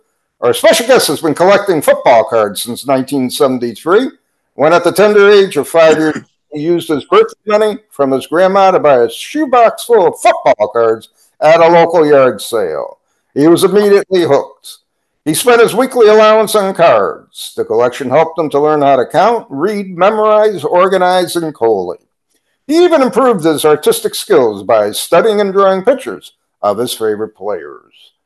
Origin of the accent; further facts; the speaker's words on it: Colorado, United States; We hail from Southwest Colorado.